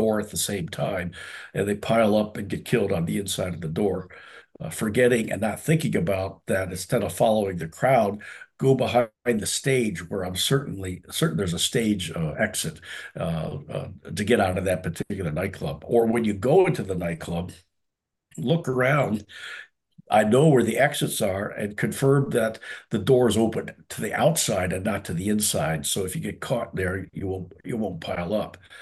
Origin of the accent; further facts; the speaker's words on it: Detroit, Michigan, United States; not far from where I grew up in Detroit